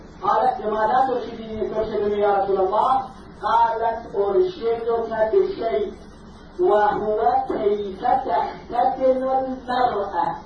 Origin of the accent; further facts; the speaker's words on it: Iraq; وما أدري لماذا عندنا في العراق مو موجود في الخارج